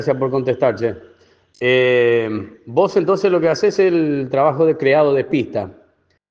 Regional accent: Paraguay; Yo soy de Paraguay, pero sacar alguna más cumbia.

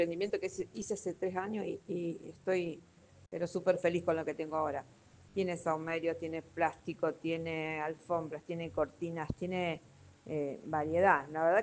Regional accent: Casilda, Santa Fe, Argentina; Hola, yo soy de Casilda.

